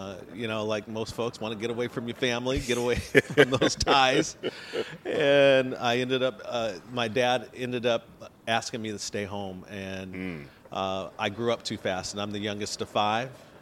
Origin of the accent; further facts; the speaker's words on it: Tuskegee, Alabama, United States; I come by way of Tuskegee, Alabama.